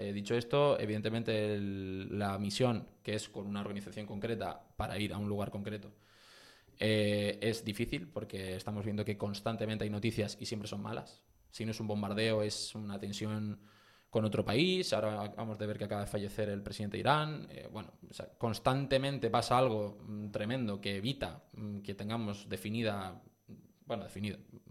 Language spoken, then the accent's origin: Spanish; Fuerteventura, Canary Islands, Spain; fui al San José de Calasanz al colegio, al Santo Tomás de Aquino al instituto, y vivo aquí, mi familia vive aquí. Entonces, yo soy de Fuerteventura, aunque a algunos les pese